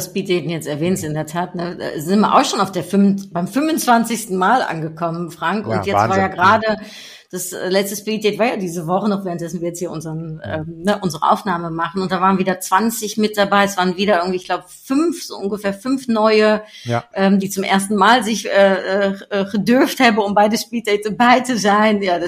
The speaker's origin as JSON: {"language": "German", "country": "Germany", "said": "Als Deutsche werde ich dann doch altijd mit meinem deutschen Auto gesehen."}